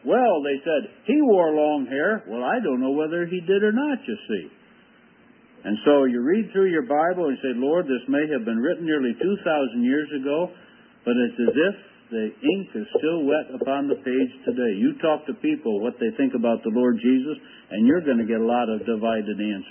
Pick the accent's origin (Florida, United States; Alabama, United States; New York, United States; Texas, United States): New York, United States; The fellow, young fellow across the street from where I grew up near Buffalo